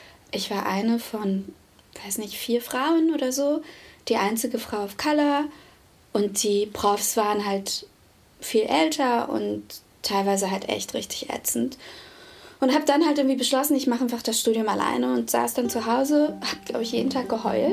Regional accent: Wolfsburg, Lower Saxony, Germany; Also, ich bin ja in Wolfsburg groß geworden

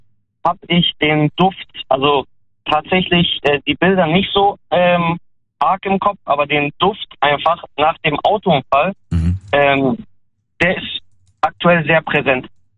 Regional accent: Esslingen, Baden-Württemberg, Germany; Ich bin aus Esslingen, aber mein Name ist türkischen Ursprungs

